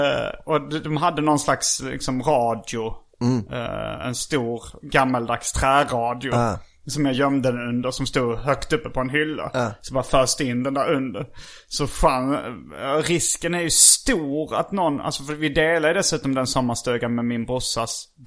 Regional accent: Skåne, Sweden; accent: Scanian

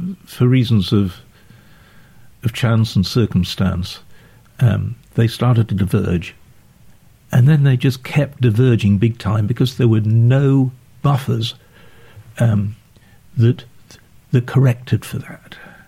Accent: Sheffield, Yorkshire and the Humber, United Kingdom; But I didn't grow up like that. I grew up in Sheffield.

